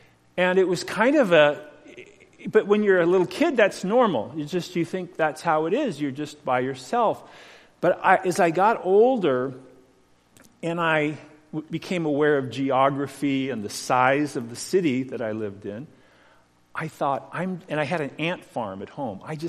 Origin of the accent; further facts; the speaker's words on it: California, United States; And when I was a little boy, I grew up in Los Angeles County, and my father died when I was 6 years old.